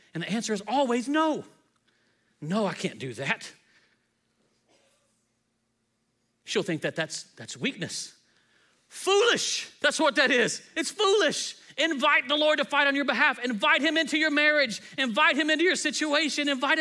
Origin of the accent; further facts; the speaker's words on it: Texas, United States; So when I grew up in West Texas, one of the things you have to know, if you're not from Texas, I just have to say, high school football is king in Texas.